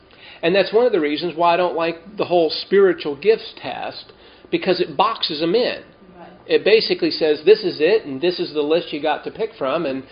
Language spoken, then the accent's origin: English; California, United States; born there; I was born in Southern California. That is part of the United States, by the way.